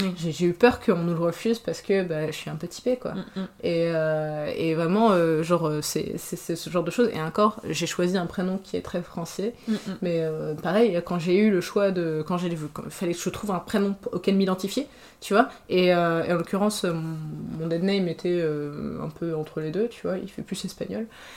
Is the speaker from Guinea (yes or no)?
no; France; born there; Mais moi, je suis née en France. Je suis dans mon pays, tu vois.